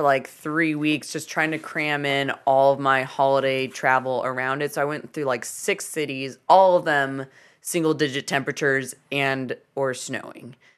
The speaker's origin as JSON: {"language": "English", "town": "Seattle", "region": "Washington", "country": "United States", "also_born_or_lived": "Baltimore / New York"}